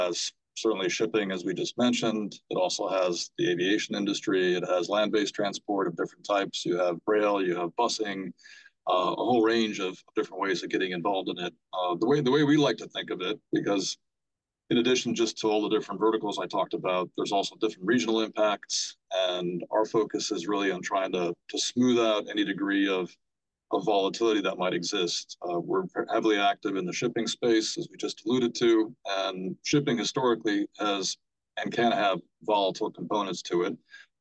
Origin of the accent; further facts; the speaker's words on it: London, United Kingdom; I grew up in London